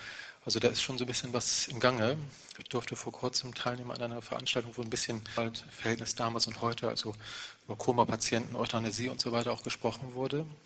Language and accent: German; Oldenburg, Lower Saxony, Germany; Ja, ich komme aus Oldenburg.